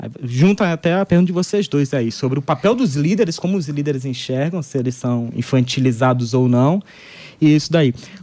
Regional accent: São Luís, Maranhão, Brazil; Na minha cidade natal, São Luís, eles tentaram construir um porto recentemente.

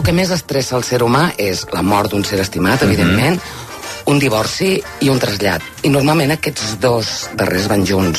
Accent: Sabadell, Catalonia, Spain; Soc de Sabadell.

